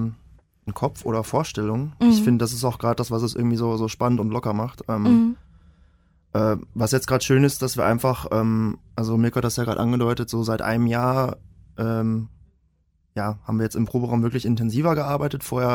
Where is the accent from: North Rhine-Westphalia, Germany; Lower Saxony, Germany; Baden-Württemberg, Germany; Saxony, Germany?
North Rhine-Westphalia, Germany; Dortmund; also wir haben da unseren Proberaum in Lüdenscheid Nord kennt man ja so als Dortmunder.